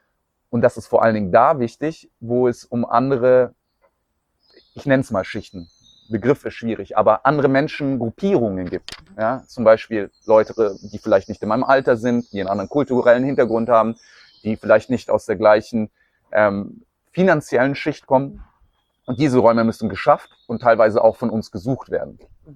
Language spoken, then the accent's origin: German; Munich, Bavaria, Germany; toleranter als in München zumindest, wo ich herkomme.